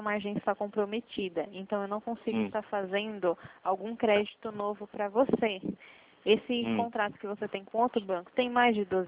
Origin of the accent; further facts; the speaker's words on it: Americana, São Paulo, Brazil; Eu sou de Americana.